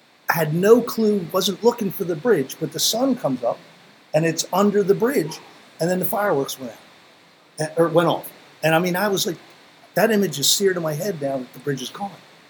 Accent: Baltimore, Maryland, United States; So I'm from Baltimore, native.

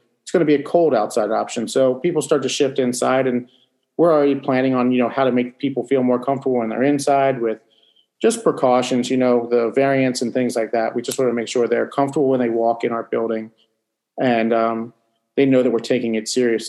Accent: Catonsville, Maryland, United States; since I was a little kid growing up in Catonsville, going down there with my dad and my mom getting meats and things.

